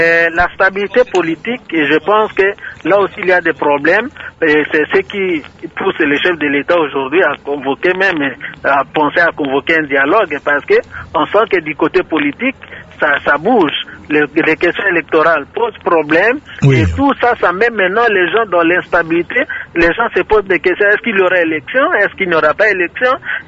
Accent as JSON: {"language": "French", "country": "DR Congo", "said": "ce premier point-là n'est pas encore une réussite chez nous en République démocratique du Congo"}